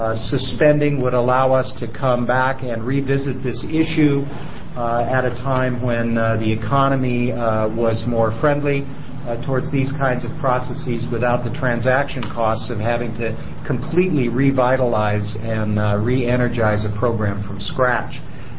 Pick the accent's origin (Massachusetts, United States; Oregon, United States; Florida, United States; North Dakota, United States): Oregon, United States; here in my home state, the one that I am very proud to be a citizen of. We're facing the possible setback that we are with respect to the Oregon Dispute Resolution Commission.